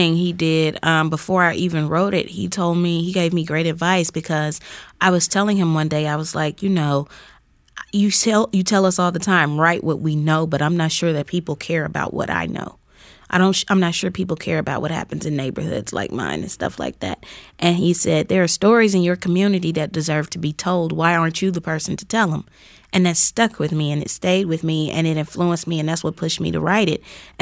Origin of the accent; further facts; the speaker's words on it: Mississippi, United States; as a young black girl growing up in Mississippi, I grew up hearing about Emmett Till.